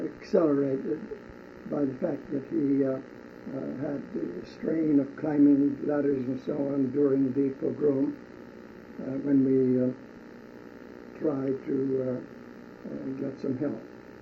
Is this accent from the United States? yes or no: no; Chisinau, Chișinău, Moldova; We came from Russia, specifically Kishinev, which has been known as the most infamous creator of the worst pogrom in Russia. That pogrom occurred when I was several years old.